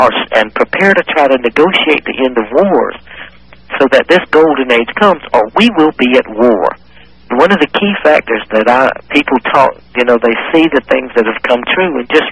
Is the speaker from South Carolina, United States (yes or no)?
yes; South Carolina, United States; I'm a guy from South Carolina.